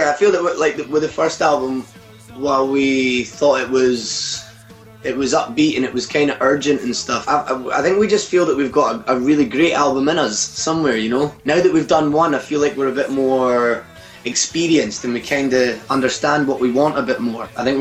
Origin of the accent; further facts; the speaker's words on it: Edinburgh, Scotland, United Kingdom; Yeah, but we're from Edinburgh, except Gordy, our bassist, who is from Stirling.